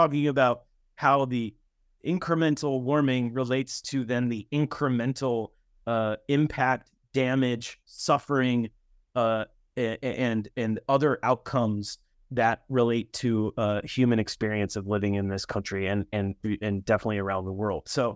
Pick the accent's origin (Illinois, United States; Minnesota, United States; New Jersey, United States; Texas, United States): Illinois, United States; also born or lived in Iowa; I grew up in Illinois and in Iowa.